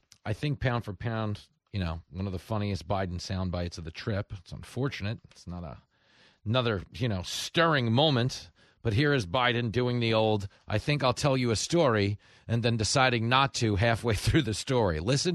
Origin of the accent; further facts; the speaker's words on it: United States; I'm not saying it because I'm a Republican. I'm saying it because I'm an American.